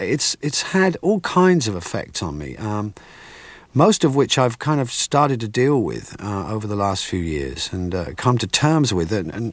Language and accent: English; England, United Kingdom; Oh, I've always been a Christian. I mean, I was raised in England in what we call Church of England, C